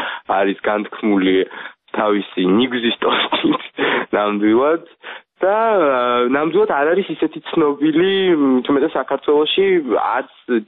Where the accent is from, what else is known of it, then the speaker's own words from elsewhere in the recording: Kakheti, Georgia; მე წარმოშობით კახელი ვარ